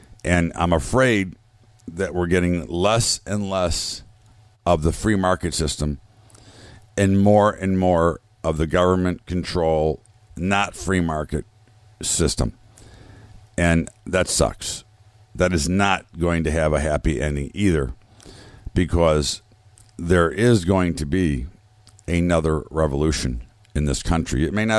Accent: United States; I mean, again, I'm an American. I love America.

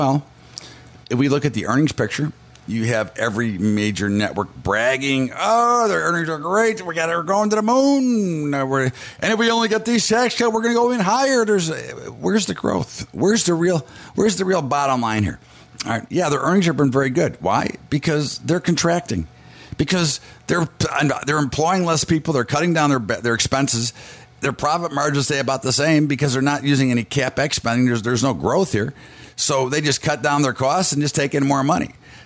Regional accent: United States; Listen, I'm an American.

